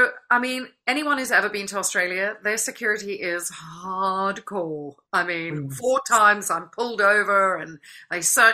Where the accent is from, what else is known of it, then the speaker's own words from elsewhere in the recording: South Africa; I remember when I was growing up in South Africa